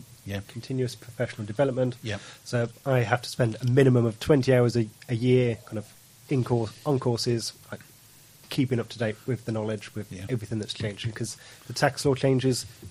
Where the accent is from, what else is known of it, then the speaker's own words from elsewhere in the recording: Cannock, West Midlands, United Kingdom; moved away as an adult; now in Kent, United Kingdom; I'm not originally from Kent. I started off in the West Midlands, Cannock